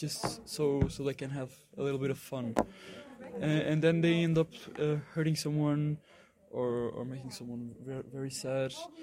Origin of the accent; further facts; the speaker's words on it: Portugal; English is a second language; from Portugal